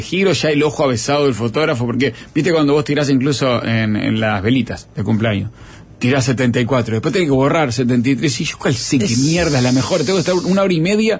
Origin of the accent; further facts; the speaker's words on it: Canelones, Uruguay; born there; now in Peraza, Uruguay; Vivo en Peraza hace 16 años, soy canario de nacimiento.